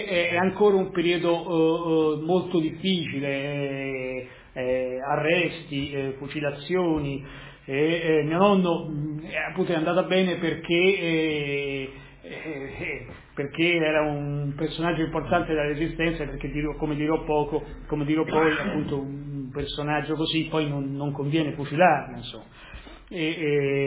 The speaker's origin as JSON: {"language": "Italian", "town": "Rome", "region": "Lazio", "country": "Italy", "accent": "Roman", "lives_now": "Milan, Italy", "said": "io abito anche lì vicino, caso vuole, perdonate l'impressione romana, ma sono milanese, rimilanesizzato da 20 anni, però sono romano, sono ritornato su, al nord."}